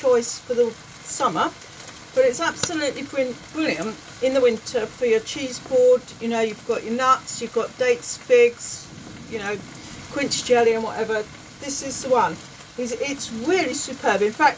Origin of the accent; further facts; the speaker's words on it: United Kingdom; But I'm British, so I don't get off that.